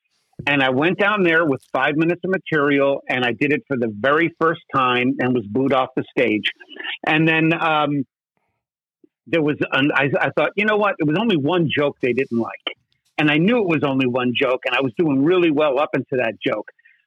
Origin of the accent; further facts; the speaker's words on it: California, United States; now in Elk Grove, United States; Yeah, actually, I came from the South Bay. I came up here in 2001. We moved up to Elk Grove